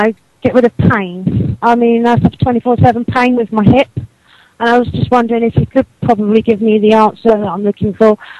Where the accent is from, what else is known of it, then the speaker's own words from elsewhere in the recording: England, United Kingdom; I'm from England.